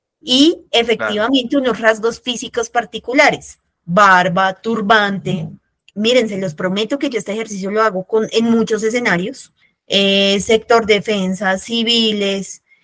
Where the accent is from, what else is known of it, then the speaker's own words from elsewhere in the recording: Colombia; hay gente para la que es inevitable que cuando uno le dice soy colombiano le pregunten